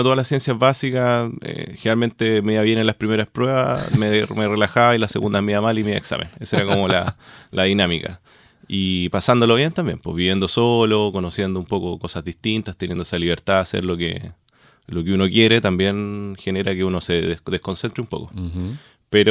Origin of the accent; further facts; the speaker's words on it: Santiago, Santiago Metropolitan Region, Chile; now in Concepción, Chile; bueno, yo soy de Santiago, así que, pero venir acá